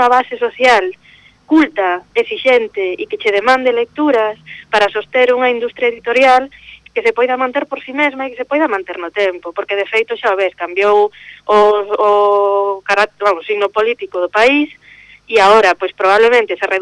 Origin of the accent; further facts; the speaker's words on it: Galicia, Spain; como galegos, como país, non nos sabemos valorar